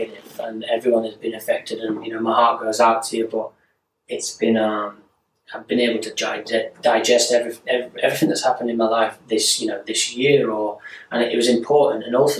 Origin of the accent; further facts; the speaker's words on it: England, United Kingdom; Me being English, which I've suffered with, is, and not having my residency, I wasn't acceptable for payments.